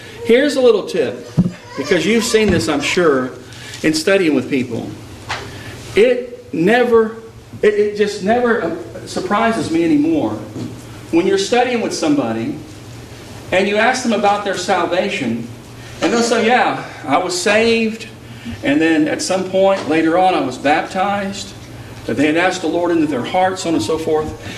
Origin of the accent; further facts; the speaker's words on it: Texas, United States; But I was raised in Texas, though, and she lives in Texas.